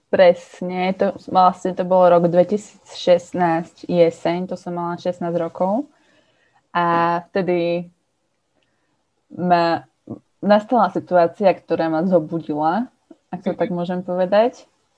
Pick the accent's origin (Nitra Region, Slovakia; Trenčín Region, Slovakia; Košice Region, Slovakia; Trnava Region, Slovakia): Košice Region, Slovakia; Košice; a som z Košíc